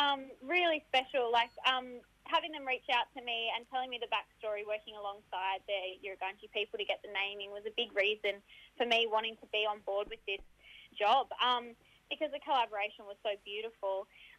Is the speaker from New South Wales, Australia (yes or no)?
yes; Newcastle, New South Wales, Australia; growing up in Newcastle on the coast, they like the connection to the coast, even though I am traditionally a river person.